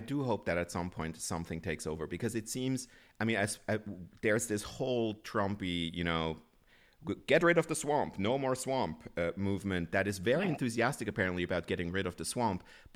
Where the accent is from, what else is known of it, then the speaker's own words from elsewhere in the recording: Switzerland; I grew up in Switzerland